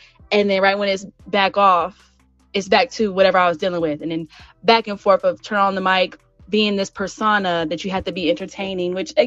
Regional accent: Raleigh, North Carolina, United States; also born or lived in Salisbury; I actually grew up in Raleigh. I was born here, and then we moved to Salisbury, North Carolina

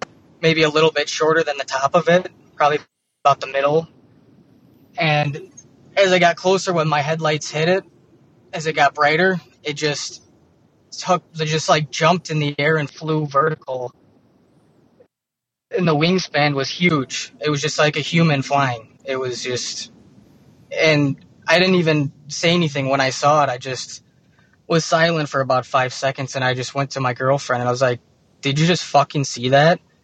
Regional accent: Streamwood, Illinois, United States; I'm from Streamwood, Illinois.

